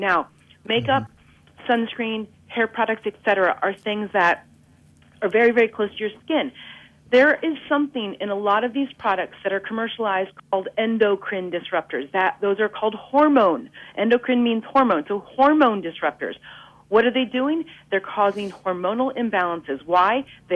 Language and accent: English; Ohio, United States; I'm a girl from Ohio. People say, what's my heritage? And I just say American.